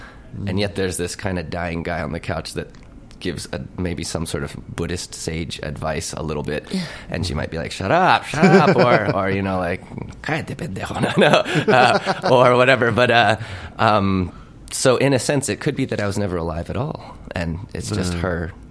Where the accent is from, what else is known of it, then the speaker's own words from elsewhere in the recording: United States; I guess I grew up in America.